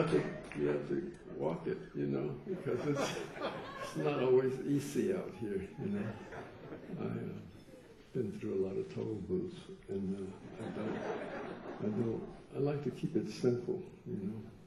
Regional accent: Memphis, Tennessee, United States; I'm from Memphis and he was from Little Rock, so we were not far apart

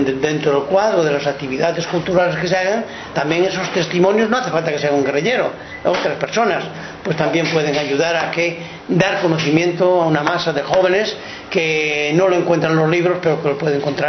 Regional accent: Castile and León, Spain; que era la fiesta Santa Ana en mi pueblo, Santiago y Santa Ana.

